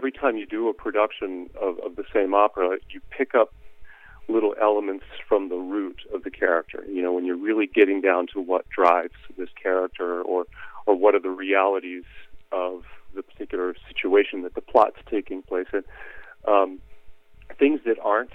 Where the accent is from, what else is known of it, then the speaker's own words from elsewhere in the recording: Texas, United States; as a kid growing up in Texas in a country music family